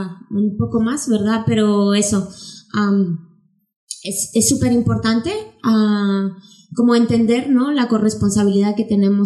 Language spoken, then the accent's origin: Spanish; Guatemala; Yo vengo de Guatemala, que es una tierra que desde la colonia